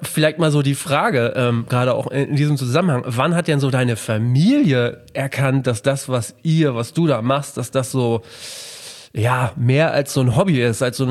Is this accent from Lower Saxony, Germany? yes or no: yes; Melle, Lower Saxony, Germany; ich komme ja aus Melle, aus dem beschaulichen Melle